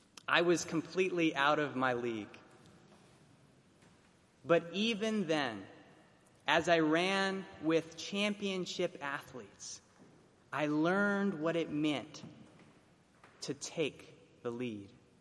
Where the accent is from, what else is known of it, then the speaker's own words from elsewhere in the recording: Florida, United States; Growing up in South Florida, I was best friends with the Jefferson twins, Sean and John.